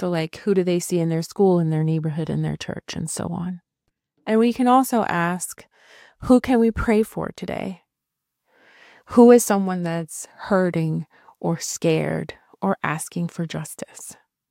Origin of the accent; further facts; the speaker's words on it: United States; born there; also born or lived in Egypt; But now, as an American, as a person born here, the first generation born here in my family, a person who grew up hearing stories about poverty and desperation